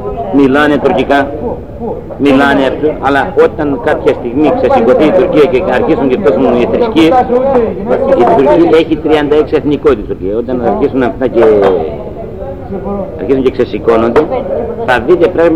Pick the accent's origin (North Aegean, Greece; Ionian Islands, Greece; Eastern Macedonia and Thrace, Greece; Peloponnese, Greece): Eastern Macedonia and Thrace, Greece; Εμείς είμαστε γνήσιοι Θρακιώτες.